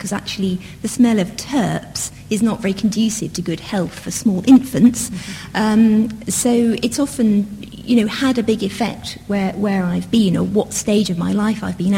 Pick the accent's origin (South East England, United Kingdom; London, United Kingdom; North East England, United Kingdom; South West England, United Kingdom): London, United Kingdom; born there; I was born in London. In fact, I was born almost literally at Hyde Park Corner. It's now the hospital where I was born, St George's, is now a very glamorous hotel.